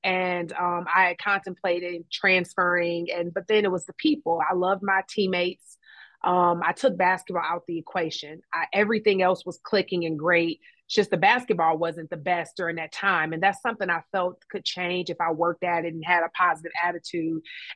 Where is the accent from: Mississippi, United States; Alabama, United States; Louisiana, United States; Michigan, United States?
Michigan, United States; Detroit; But yes, I hail from Detroit, Michigan, and found my way to North Carolina.